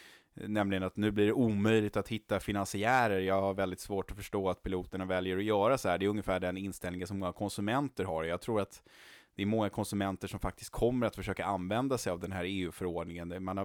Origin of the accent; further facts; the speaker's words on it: Sweden; man kan skratta lite åt det som svensk, att ja, men det strejkas alltid i Frankrike och sådär